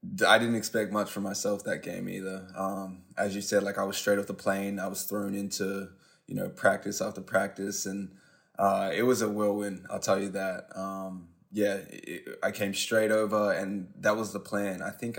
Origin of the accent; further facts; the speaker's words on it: Australia; that's how I grew up in Australia.